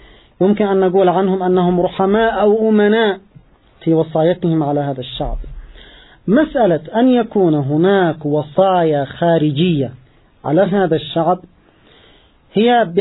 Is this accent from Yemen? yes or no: yes; Yemen; نحن كشعب يمني وما نأمله لأمتنا الإسلامية كافة في مسيرة حياتنا